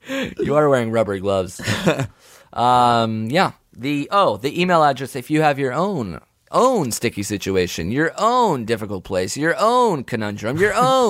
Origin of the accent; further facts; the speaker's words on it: Duluth, Minnesota, United States; from Duluth.